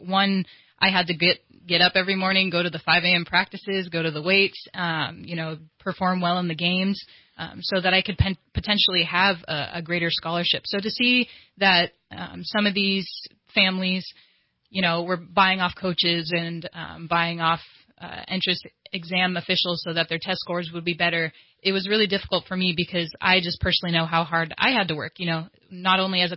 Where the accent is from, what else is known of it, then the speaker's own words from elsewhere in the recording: Kentucky, United States; born there; I was born in Kentucky, so I might like to end up somewhere over there.